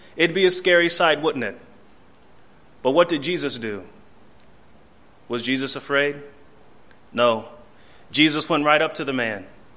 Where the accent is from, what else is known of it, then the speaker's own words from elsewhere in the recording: Bradenton, Florida, United States; born there; I was born in Manatee Memorial Hospital in Bradenton, Florida, so I'm quite a bit a ways from home.